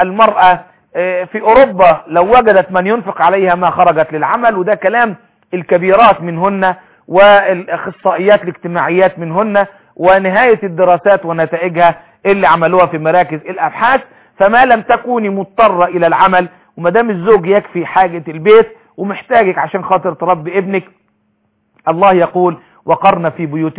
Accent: Egypt

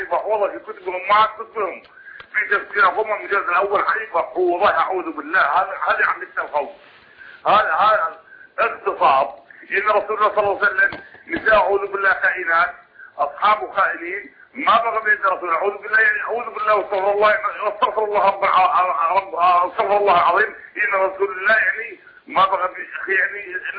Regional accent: Iraq; ترجع قول كلمة الإمام عندنا في العراق

